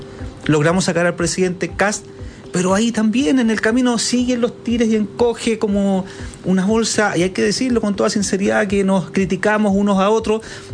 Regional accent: San Miguel, Santiago Metropolitan Region, Chile; Yo nací en San Miguel. Sí, po. Ya cuando me casé, los primeros años viví en San Miguel, después salí, pero toda la vida en el distrito.

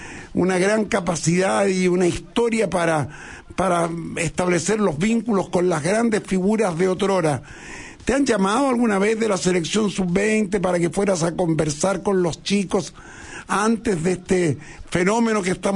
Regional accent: Chile; yo hablo así como chilenos

